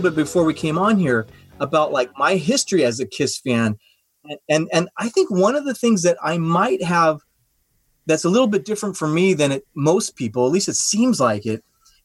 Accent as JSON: {"language": "English", "region": "California", "country": "United States", "tie": "born or raised there", "said": "Where I grew up in the Bay Area, East Bay in particular."}